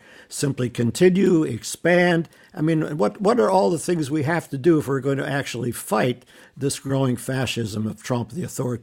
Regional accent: Michigan, United States; Well, I grew up in Michigan, spent the majority of my life there

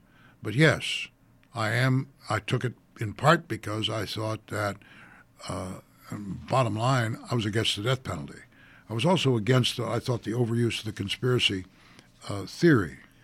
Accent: Reseda, California, United States; Well, I grew up in Reseda, California. There was a bookstore.

